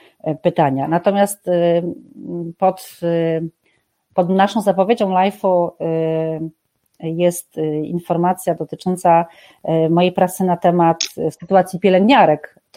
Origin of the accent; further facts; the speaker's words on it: Subcarpathian Voivodeship, Poland; ja z Podkarpackiego.